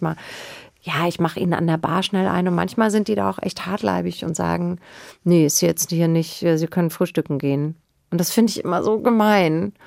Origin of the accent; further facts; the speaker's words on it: Bavaria, Germany; Ich bin im Spessart aufgewachsen.